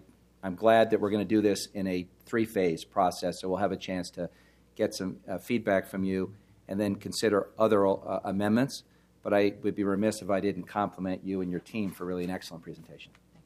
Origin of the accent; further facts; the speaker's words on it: New York, United States; I'm a transplant from New York.